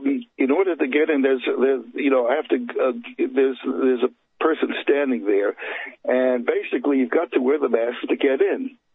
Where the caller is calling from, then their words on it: Schenectady, New York, United States; of Schenectady, New York.